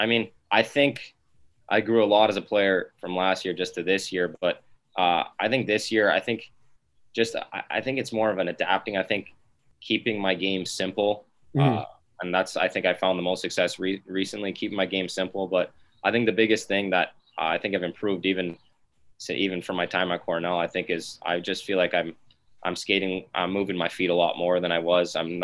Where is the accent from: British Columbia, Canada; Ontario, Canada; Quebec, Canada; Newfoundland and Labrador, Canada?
Quebec, Canada; Montreal; So we're both from Montreal, so we skate with each other all summer.